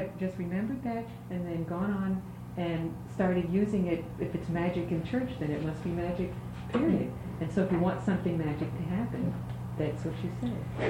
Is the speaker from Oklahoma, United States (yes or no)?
no; Connecticut, United States; even though you're from Washington, I'm from Connecticut, you're from Michigan, you're from the South.